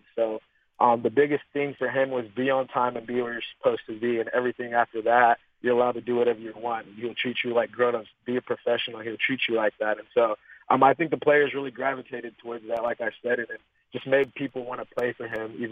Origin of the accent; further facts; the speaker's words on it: Texas, United States; Yeah, I grew up in Texas my whole life. And so I've always wanted to get out of the state of Texas